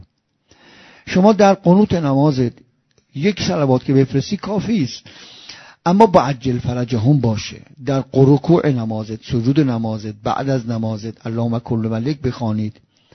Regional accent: Isfahan, Iran; و متاسفانه من اصفهان که شهر خودم خبر دارم

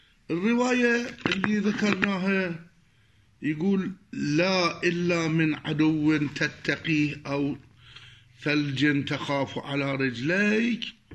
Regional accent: Iraq; مثل ما يقولون عندنا في العراق

